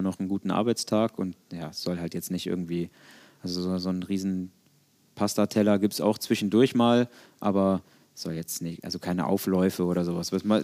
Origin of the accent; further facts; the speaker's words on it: Cologne, North Rhine-Westphalia, Germany; ich bin Kölner